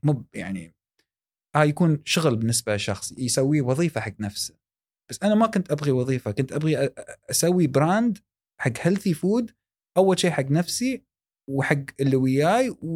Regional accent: Dubai, United Arab Emirates; كان عندنا في دبي

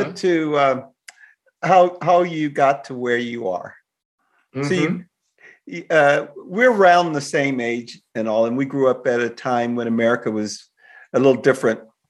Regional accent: Texas, United States; also born or lived in Louisiana; And I grew up in Texas, which I thought was the South until I lived in Louisiana later, and saw that Texas was more the Southwest.

